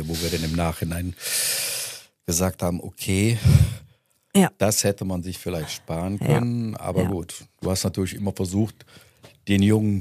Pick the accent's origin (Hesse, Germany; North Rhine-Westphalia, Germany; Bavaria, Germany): North Rhine-Westphalia, Germany; Düsseldorf; Und ich bin ein Düsseldorfer Jung, ja gut.